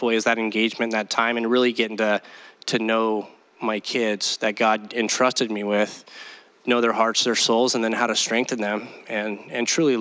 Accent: Los Osos, California, United States; growing up in Los Osos, you know, and surfing

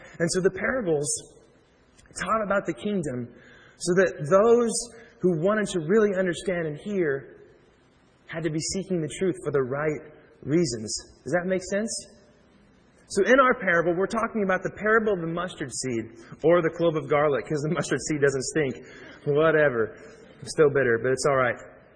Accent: Kansas City, United States; Now, I'm from Kansas City. Barbecue capital of the world.

